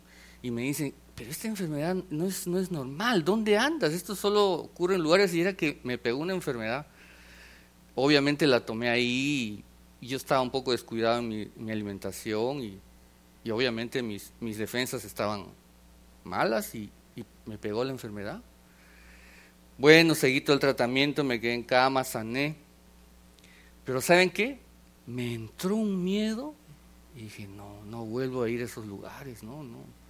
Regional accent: Peru; yo soy de la idea que si quieren hacer algo en mi país, no lo hagan en la capital.

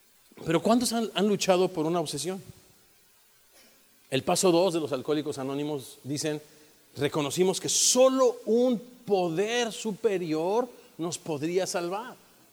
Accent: Mexico; Y yo me pongo a pensar en mi pueblo México.

